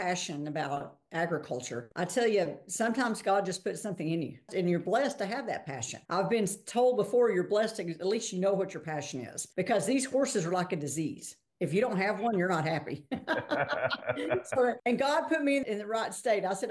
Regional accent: Texas, United States; accent: Texan; But you can tell from my accent, I'm Texan. I am a native Texan.

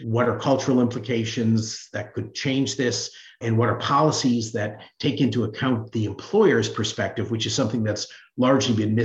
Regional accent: Hartford, Connecticut, United States; I was raised in Hartford, Connecticut, which you may know is a very poor city. I was raised within the city limits, but a nice street in a tough city.

